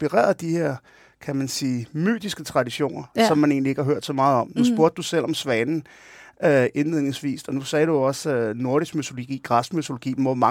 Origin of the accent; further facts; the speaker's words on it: Syria; now in Denmark; som jeg har fået fortalt som barn i Syrien for eksempel.